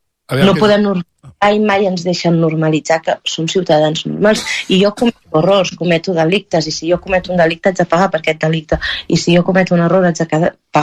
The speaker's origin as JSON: {"language": "Catalan", "region": "Catalonia", "country": "Spain", "tie": "born or raised there", "first_language": "Catalan", "said": "Soc nascuda, criada, a la meva llengua materna és catalana"}